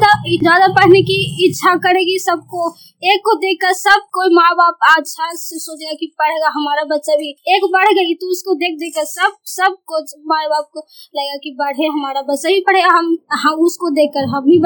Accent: Rukhai, India; मैं रुखाई की रहने वाली हूँ, चन्नी प्रखंड से हूँ।

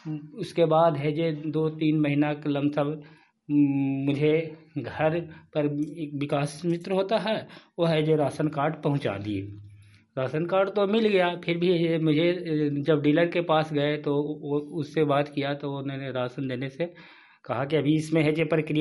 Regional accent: Nagarnausa, Bihar, India; मैं नगर नौसा ब्लॉक के रहने वाला हूँ। मैं एक गरीब परिवार से हूँ।

